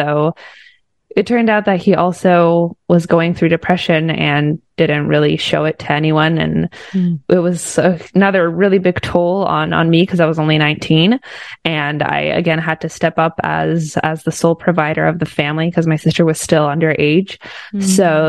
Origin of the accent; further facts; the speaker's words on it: Oakville, Ontario, Canada; I was born and raised in Canada. So high five to all my Canadians listening to this. I was raised not far from Toronto in Oakville.